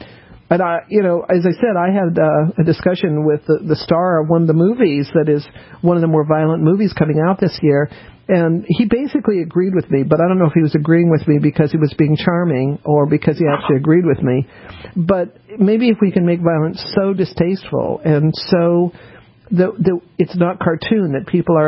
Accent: Colorado, United States; I grew up in Colorado. So, you know, my uncle was actually a cowboy.

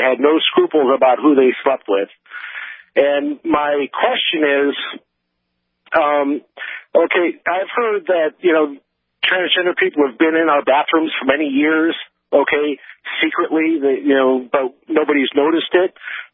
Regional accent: Chicago, Illinois, United States; because I grew up in Chicago and I lived there for 23 years

